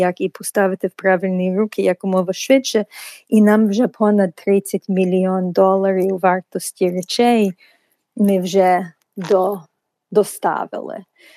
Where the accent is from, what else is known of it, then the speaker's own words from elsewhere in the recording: New York City, New York, United States; Нью-Йорк Джетс є місцева команда мого рідного Нью-Йорку.